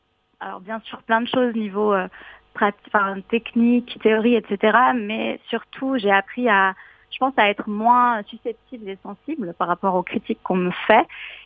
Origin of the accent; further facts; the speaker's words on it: Switzerland; je suis chez moi en Suisse et j'avais envie de retourner à Paris